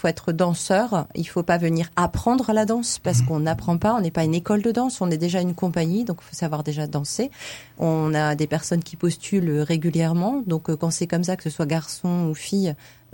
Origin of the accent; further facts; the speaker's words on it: France; puisque je suis française, ça peut pas être bien.